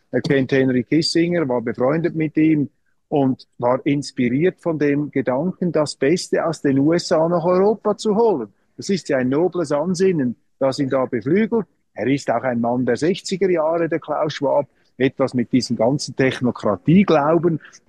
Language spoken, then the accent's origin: German; Switzerland; Also das muss man als Schweizer ernst nehmen.